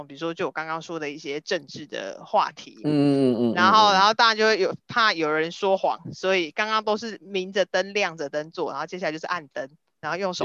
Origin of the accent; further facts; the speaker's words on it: Kaohsiung, Taiwan; 就是身为高雄人，因为毕竟还是有一些东西它是跟我息息相关的